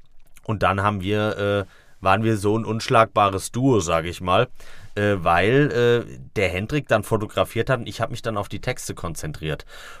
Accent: Neuhof, Hesse, Germany; Ich komme ursprünglich aus Neuhof in der Nähe von Fulda. Diejenigen, die jetzt sich im Landkreis Fulda nicht so auskennen, das ist da, wo der Kaliberg ist, im südlichen Teil des Landkreises.

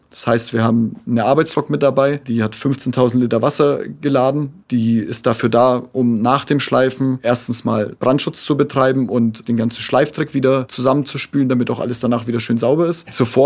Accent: Erlangen, Bavaria, Germany; Ich komme ja aus Erlangen.

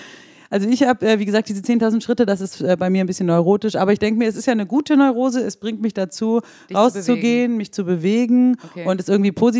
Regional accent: Baden-Württemberg, Germany; Also ich bin ja aus dem Schwabenländle und wegwerfen ist ja gar nichts für mich.

